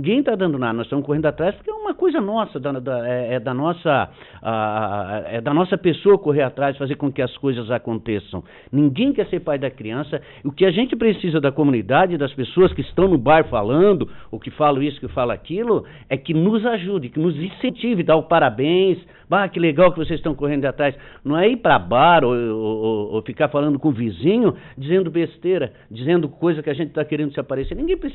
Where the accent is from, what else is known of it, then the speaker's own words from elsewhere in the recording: Santana, Brazil; eu sou natural de Santana